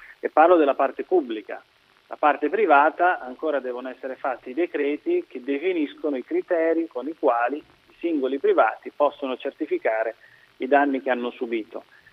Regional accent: Bologna, Emilia-Romagna, Italy; lo dico da bolognese, da città che sta nel mezzo, che vuole unire questo paese

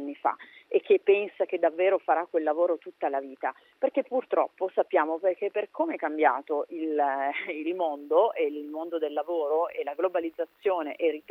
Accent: Piedmont, Italy; peraltro devo dire, essendo piemontese

